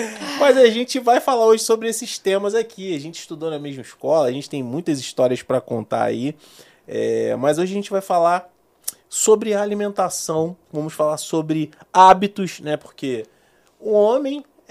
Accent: Nova Iguaçu, Rio de Janeiro, Brazil; now in Rio de Janeiro, Brazil; A gente, ambos somos de Nova Iguaçu, né?

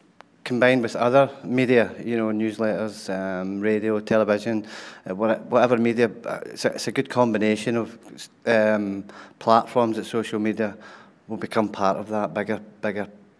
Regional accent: Corby, East Midlands, United Kingdom; I'm from Corby in North Hants.

